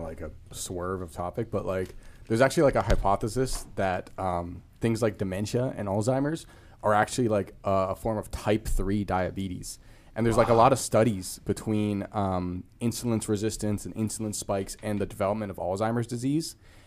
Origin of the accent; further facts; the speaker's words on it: Vancouver, British Columbia, Canada; when I grew up in Vancouver, it's, like, not like that at all